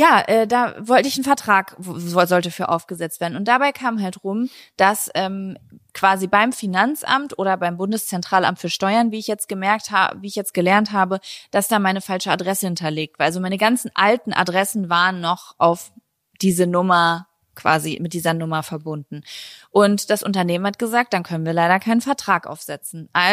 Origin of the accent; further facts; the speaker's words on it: Lübbecke, North Rhine-Westphalia, Germany; Ich komme aus Lübbecke.